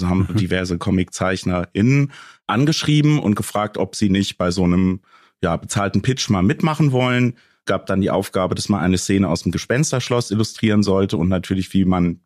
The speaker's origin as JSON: {"language": "German", "town": "Frankfurt", "region": "Hesse", "country": "Germany", "also_born_or_lived": "Stuttgart", "said": "ich habe zwar auch als Frankfurter eine Zeit in Stuttgart, wo ja quasi der Kosmos Verlag ansässig ist, gelebt."}